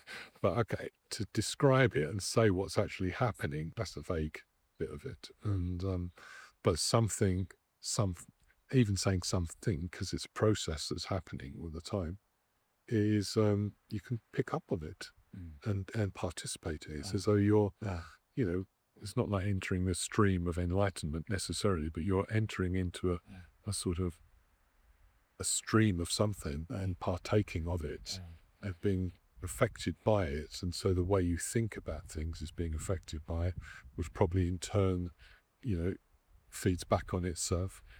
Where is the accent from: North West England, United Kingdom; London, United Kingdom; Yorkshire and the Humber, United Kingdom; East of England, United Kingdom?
London, United Kingdom; also born or lived in Cambridge / Norfolk / Sweden; I was brought up in London, lived in London. I was born close to the London Buddhist Centre, actually, in North London, till I was 22 or something, and then I moved to Cambridge and Norfolk.